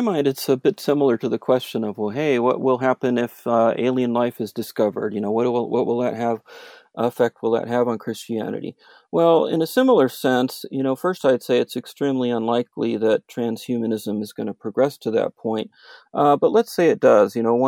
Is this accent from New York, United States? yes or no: no; Los Angeles, California, United States; I grew up in Los Angeles area, Southern California, where it seemed like it was sunny all the time.